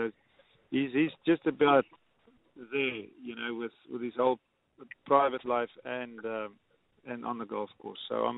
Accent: South Africa; You know, we come from the Southern Hemisphere. You know, you guys from Aussie, we from South Africa

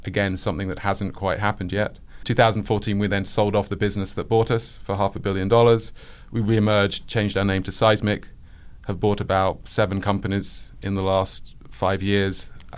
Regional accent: Barnet, London, United Kingdom; moved away as an adult; now in New York, United States; Yes, I've been there 18 years. I grew up in London, North London, a place called Barnet. Went to school there, went to college there.

